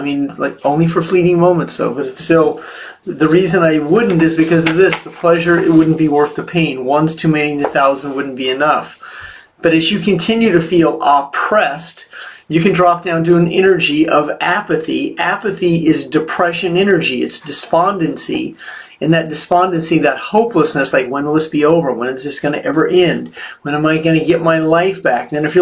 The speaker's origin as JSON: {"language": "English", "town": "Kansas City", "region": "Missouri", "country": "United States", "said": "I'm from Kansas City, Missouri, and that is a twin city, Kansas City, Kansas, and Missouri."}